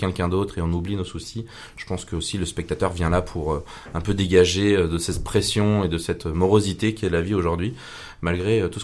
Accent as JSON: {"language": "French", "town": "Saint-Quentin-Fallavier", "region": "Auvergne-Rhône-Alpes", "country": "France", "said": "Moi, je viens de Saint-Quentin-Falavier."}